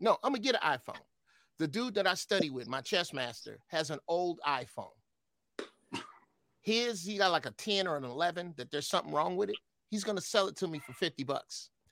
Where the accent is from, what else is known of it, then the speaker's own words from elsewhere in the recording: Chicago, Illinois, United States; Again, I'm from Chicago. Pizza. Nobody makes better.